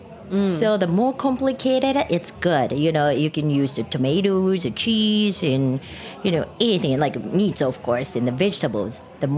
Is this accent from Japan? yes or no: yes; Japan; English is a second language; I was born and raised in Japan.